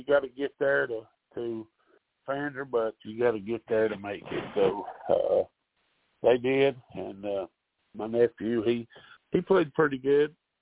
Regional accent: Tennessee, United States; when we tell them we're from Tennessee, oh, I know where Memphis is, or I know where Nashville is. Well, we live plumb at the other end of the state.

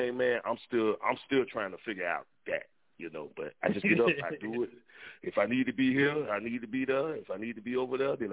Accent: Jacksonville, Florida, United States; And for anybody who don't know me, I'm from Jacksonville, Florida. A lot of us call that Duval County. You know, so I grew up with a lot of artists.

